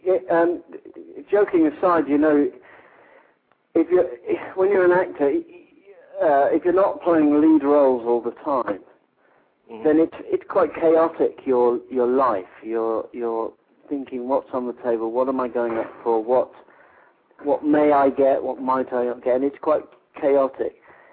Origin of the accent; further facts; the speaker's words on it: United Kingdom; And as a British actor, to go over to the States